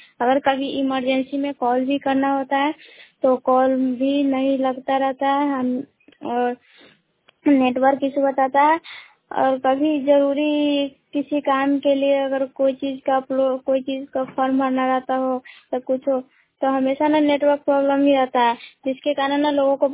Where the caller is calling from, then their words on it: Shahbazpur, India; शाहबाजपुर पंचायत के शाहबाजपुर गांव से बोल रही हूँ।